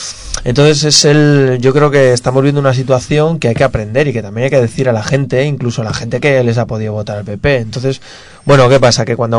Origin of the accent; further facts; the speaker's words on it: Madrid, Community of Madrid, Spain; yo sin ser arquitecto ni nada, pero vamos, siendo madrileño